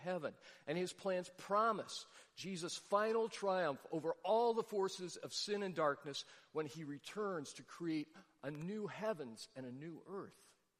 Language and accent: English; Nebraska, United States; also born or lived in Brussels, Belgium; the dreams that I cherished the most while I was growing up in Nebraska. One was to live on a lake. There aren't many lakes in Nebraska.